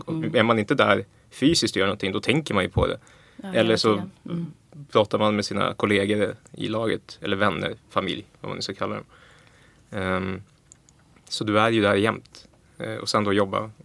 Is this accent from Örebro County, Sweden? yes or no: no; Stockholm, Stockholm County, Sweden; det var på landet, jag är ju från Stockholm liksom